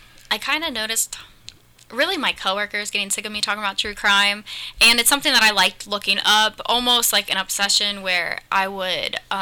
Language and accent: English; Marion, Ohio, United States; It's called My Hometown Horrors because I center most of my content around Marion, Ohio, or, you know, surrounding counties like Delaware, Bucyrus, Mansfield.